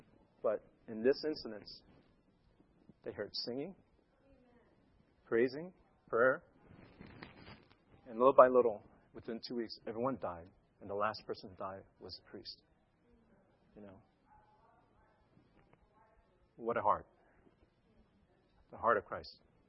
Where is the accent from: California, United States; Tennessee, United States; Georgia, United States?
California, United States; Monterey; So I went back to my hometown, Monterey.